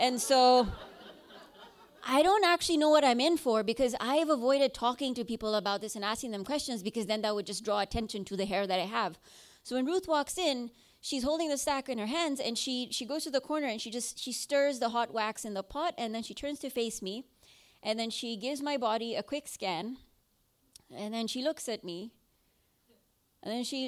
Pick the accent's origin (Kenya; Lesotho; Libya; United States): Kenya; I'm Indian. I'm from Kenya, so equatorial countries